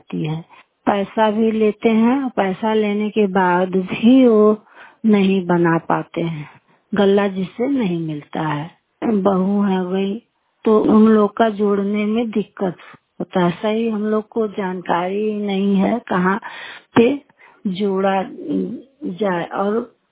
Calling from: Jignauri, Uttar Pradesh, India; मेरा उम्र 48 साल है, गांव जिगनौड़ी, जिला मिर्जापुर से बोल रही हूँ।

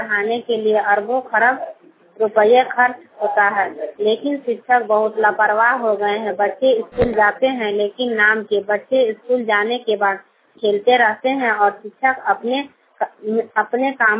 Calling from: Aganpur, Jharkhand, India; रांची प्रगति club की reporter गांव अगनपुर जिला रामगढ़ से बोल रही हूं।

